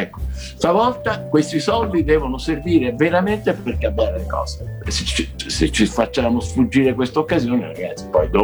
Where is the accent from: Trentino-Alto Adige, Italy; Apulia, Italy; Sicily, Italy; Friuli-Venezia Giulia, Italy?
Sicily, Italy; io sono siciliano, va bene?